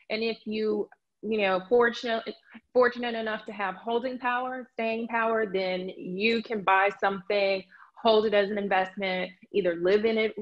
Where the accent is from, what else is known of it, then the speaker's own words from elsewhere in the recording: Chicago, Illinois, United States; now in New York, United States; Originally, I grew up in Chicago and moved here to New York.